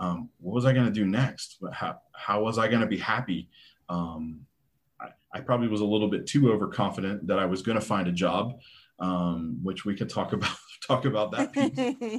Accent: East Coast, United States; now in Phoenix, United States; I'm from the East Coast originally, but we had decided we wanted to stay in Phoenix and we were going to be here.

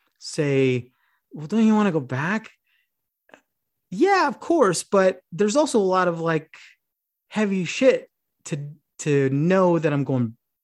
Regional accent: Escondido, California, United States; It was in San Diego, a little town called, a big town now, called Escondido.

